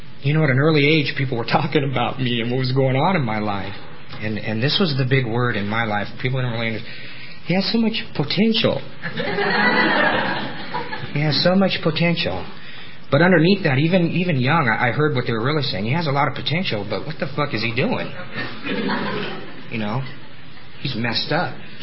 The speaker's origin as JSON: {"language": "English", "town": "Campbell", "region": "California", "country": "United States", "said": "I'm an alcoholic from Campbell. That's okay. I love Campbell. I got sober in Campbell at the old SNL."}